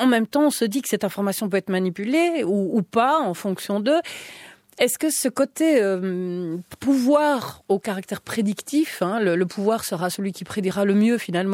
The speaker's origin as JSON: {"language": "French", "country": "Belgium", "said": "même chez nous en Belgique"}